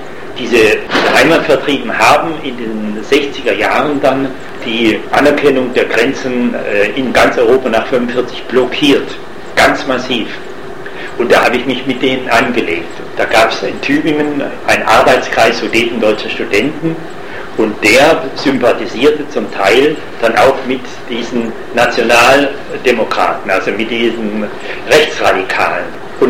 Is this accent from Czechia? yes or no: yes; Bohemia, Czechia; Ich wurde häufig als Tscheche betrachtet, weil ich aus Böhmen kam.